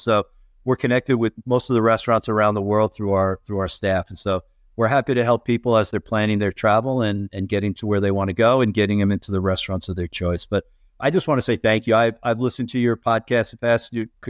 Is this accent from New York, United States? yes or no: yes; New York, United States; now in Nashville, United States; In the U.S., I'm from the New York area, even though I live in Nashville now.